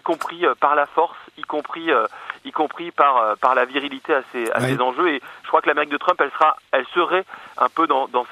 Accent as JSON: {"language": "French", "country": "France", "said": "Chez vous en Belgique, chez nous en France."}